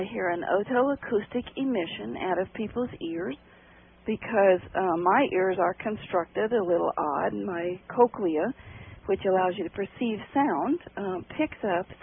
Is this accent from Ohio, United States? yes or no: yes; Ohio, United States; born there; I was born in Appalachian, Ohio, you know, down in the middle of nowhere.